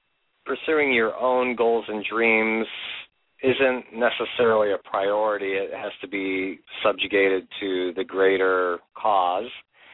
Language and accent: English; Brazil; I grew up in Brazil, South America. My parents were missionaries, and I went to boarding school at the age of 8 years old